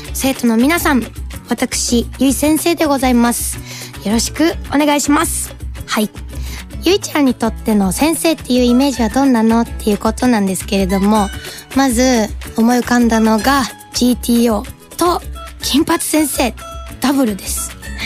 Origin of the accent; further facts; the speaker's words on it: Fukuoka, Japan; やっぱ私地元福岡出身なんですけれども、そういうこう博多弁とかはやっぱり馴染みがあるので